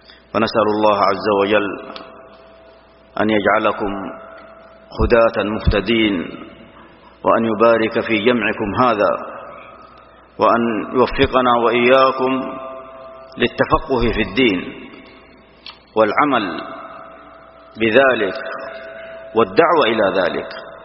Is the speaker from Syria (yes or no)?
no; Saudi Arabia; في بلادنا المملكة العربية السعودية